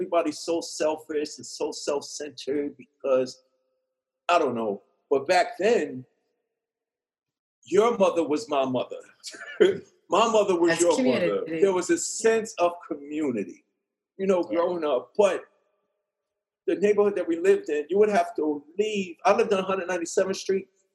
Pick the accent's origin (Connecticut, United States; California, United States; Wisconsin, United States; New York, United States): New York, United States; New York City; growing up in New York City at that time in the 70s, it was death, destruction, and darkness everywhere, especially in the Bronx, though. I lived in Queens.